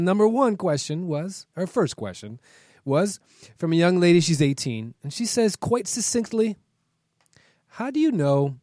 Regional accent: Potomac, Maryland, United States; When I was growing up in Potomac, Maryland, I kind of had this negative viewpoint of the gold digging type.

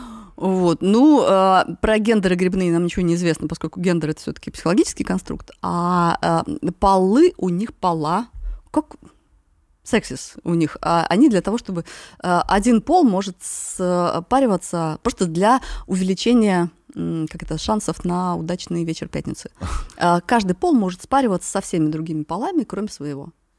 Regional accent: Siberia, Russia; Я потомственный грибник. Я человек из Сибири, и этот дитя грибников.

